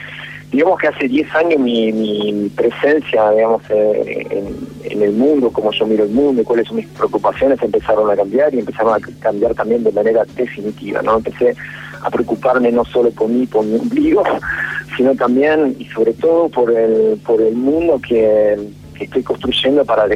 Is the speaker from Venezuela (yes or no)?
no; Argentina; soy argentino y mi película la filmo allá